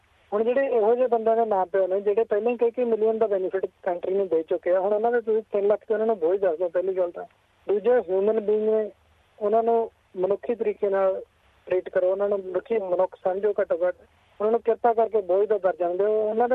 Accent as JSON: {"language": "Punjabi", "town": "Akalia", "region": "Punjab", "country": "India", "moved": "yes", "lives_now": "Australia", "said": "ਮੈਂ ਪਿੱਛੋਂ ਜਨਾਬ ਮਾਲਵੇ ਨਾਲ ਸੰਬੰਧ ਰੱਖਦਾ। ਮਾਨਸਾ ਜ਼ਿਲ੍ਹੇ 'ਚ ਪਿੰਡ ਹੈ ਮੇਰਾ ਨਿੱਕਾ ਜਿਹਾ, ਉੱਥੋਂ ਅਕਲੀਆ, ਉੱਥੋਂ ਉਸ ਸ਼ਹਿਰ ਦਾ ਮੈਂ, ਉਸ ਪਿੰਡ ਦਾ …। ਅਤੇ ਅੱਜ ਤੋਂ 10 ਸਾਲ ਪਹਿਲਾਂ ਇੱਥੇ ਪ੍ਰਵਾਸ ਕੀਤਾ ਸੀ।"}